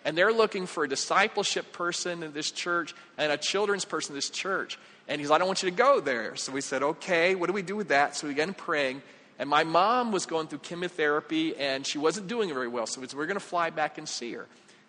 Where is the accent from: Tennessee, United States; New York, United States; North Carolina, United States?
North Carolina, United States; I'm from Eastern North Carolina, and the barbecue is just different.